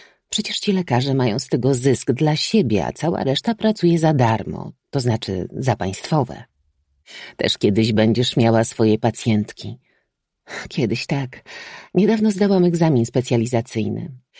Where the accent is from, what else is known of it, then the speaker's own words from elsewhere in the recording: southern Poland, Poland; Pochodzę z małego miasta na południu Polski.